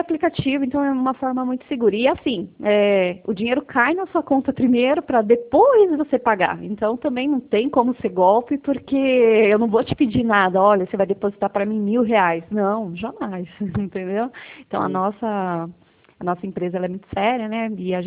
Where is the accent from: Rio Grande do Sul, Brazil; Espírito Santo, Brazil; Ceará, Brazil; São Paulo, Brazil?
São Paulo, Brazil; São Roque; sou de São Roque. Eu não sei se você já ouviu falar na Terra do Vinho, perto de Sorocaba.